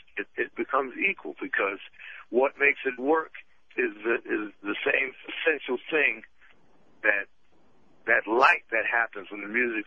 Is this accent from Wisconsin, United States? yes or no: no; Bronx, New York, United States; It's like when I was growing up in the Bronx, you know, every corner there was a liquor store.